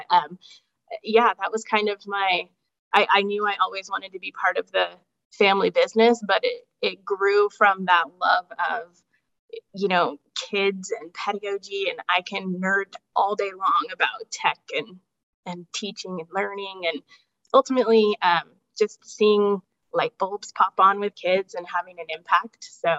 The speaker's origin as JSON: {"language": "English", "town": "Pullman", "region": "Washington", "country": "United States", "tie": "born or raised there", "said": "I'm one of those fortunate people who can say I grew up in Pullman."}